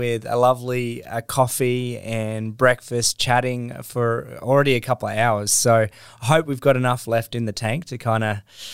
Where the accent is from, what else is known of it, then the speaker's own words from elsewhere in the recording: Queensland, Australia; I've been in Queensland this whole time, and the experience as a Queenslander